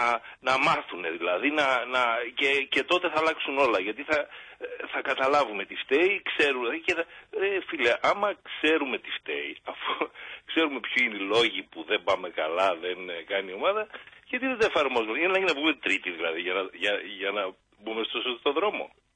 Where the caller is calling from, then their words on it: Athens, Attica, Greece; από την Αθήνα